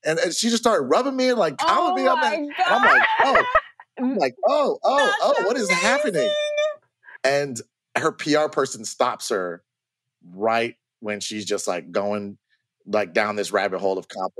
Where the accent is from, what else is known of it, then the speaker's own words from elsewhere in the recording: Florida, United States; Yeah, I'm from Florida. I definitely like curves.